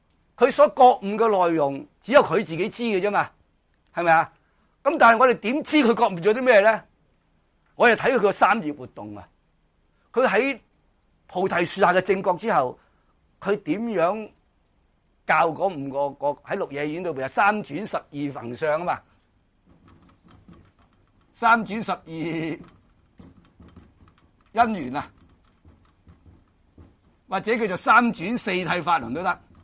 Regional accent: China; 我哋中国人读中论都好多种嘅入路嘅

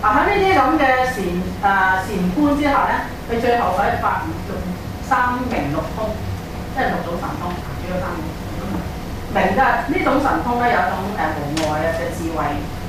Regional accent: China; 即係如果要我哋中國人睇呢啲禪呢啲禪修嘅經典咧，就大部分咧根據書一切有部。

